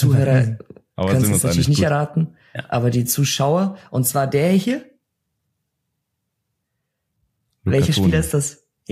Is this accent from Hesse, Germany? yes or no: no; Bayreuth, Bavaria, Germany; Spielvereinigung Bayreuth, die Stadt, wo ich herkomme.